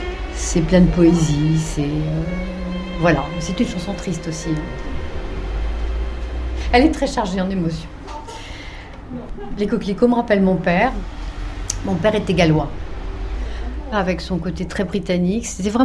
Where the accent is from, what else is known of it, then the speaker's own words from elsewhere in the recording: Île-de-France, France; now in Versailles, France; Ça fait plus de 40 ans que j'habite Versailles. Je ne suis pas versaillaise, je ne suis pas née à Versailles, je suis née à Saint-Germain-en-Laye. Mais j'ai toujours vécu dans la région parisienne, dans la banlieue ouest, et je suis à Versailles depuis 71.